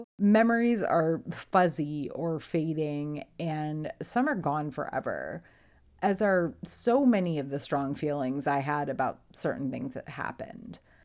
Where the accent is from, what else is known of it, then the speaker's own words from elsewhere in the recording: Connecticut, United States; moved away as an adult; but really I knew that I wanted to be somewhere warmer than my home state of Connecticut.